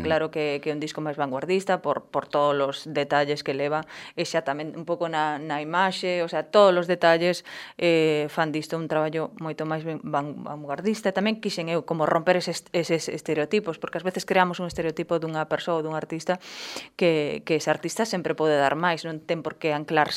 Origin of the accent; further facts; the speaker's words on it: Galicia, Spain; son media galega, media portuguesa, porque teño raíces portuguesas